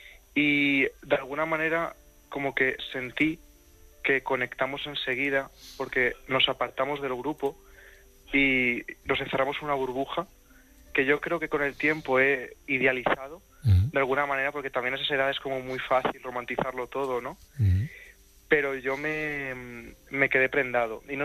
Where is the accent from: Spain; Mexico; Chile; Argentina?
Spain; Valencian Community; now in Madrid, Spain; Yo ahora tengo 23, sí. ¿Vale? Y estoy viviendo en Madrid desde hace ya 5. Pero yo cuando tenía 16 estaba todavía en Valencia, en mi pueblo, que es de donde yo soy